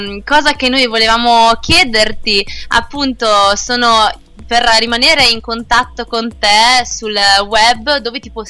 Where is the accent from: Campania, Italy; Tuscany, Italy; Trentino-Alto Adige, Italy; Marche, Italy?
Trentino-Alto Adige, Italy; essendo che io sono trentina